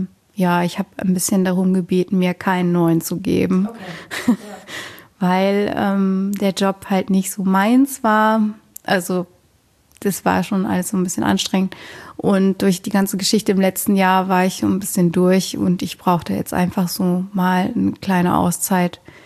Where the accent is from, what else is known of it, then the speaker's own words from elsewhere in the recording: Rhineland, Germany; weil ich komme eigentlich auch aus dem Rheinland.